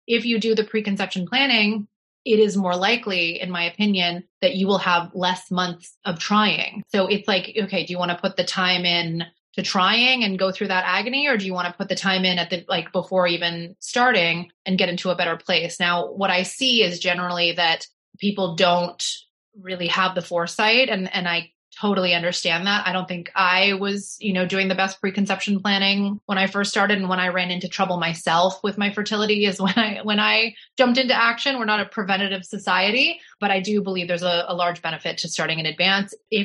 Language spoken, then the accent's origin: English; Canada; I had seen doctors growing up in Canada